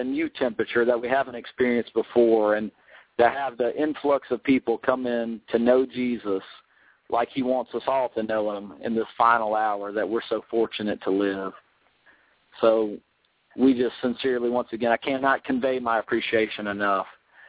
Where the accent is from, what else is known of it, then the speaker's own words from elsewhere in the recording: Texas, United States; I know that I'm from Texas, and I might not pronounce it exactly how you pronounce it